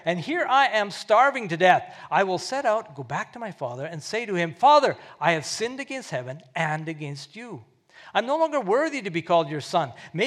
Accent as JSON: {"language": "English", "country": "Canada", "said": "I'm from Canada, where people say, \"Oh God,\" all the time."}